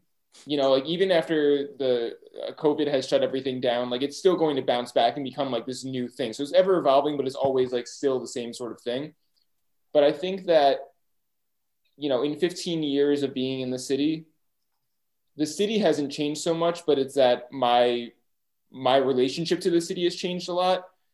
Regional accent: United States; we grew up 30 minutes outside of New York City.

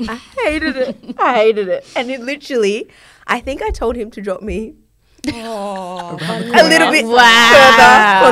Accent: New South Wales, Australia; growing up in Hills District and going to a private school, catching the bus with people that like had filthy wealth.

